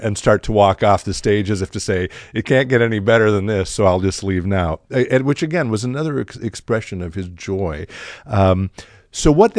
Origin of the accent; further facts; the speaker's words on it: Chicago, Illinois, United States; And I grew up in Chicago. I went to Orchestra Hall many times growing up.